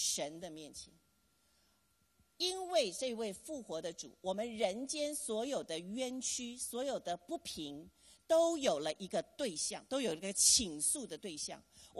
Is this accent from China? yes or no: no; Taiwan; 我们台湾人叫外婆，你们叫姥姥是不是？